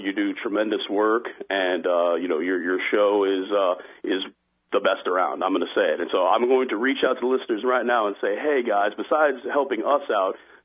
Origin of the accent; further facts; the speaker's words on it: Texas, United States; We'd love to make it back down to Texas. It's been too long, my home state